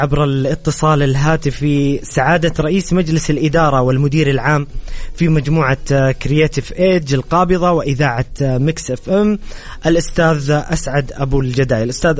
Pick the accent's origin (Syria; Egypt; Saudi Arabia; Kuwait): Egypt; لقد تشرفنا اليوم كمصريين وعرب